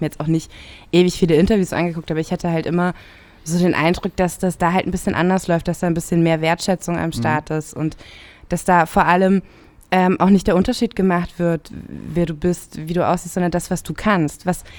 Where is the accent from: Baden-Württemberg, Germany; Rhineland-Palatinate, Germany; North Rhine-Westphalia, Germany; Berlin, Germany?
Rhineland-Palatinate, Germany; Aber ich bin in der Pfalz groß geworden.